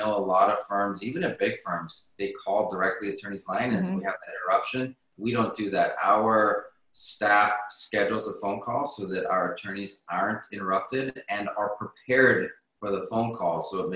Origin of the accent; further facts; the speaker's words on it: Southwest, United States; So, I grew up in the Southwest as well.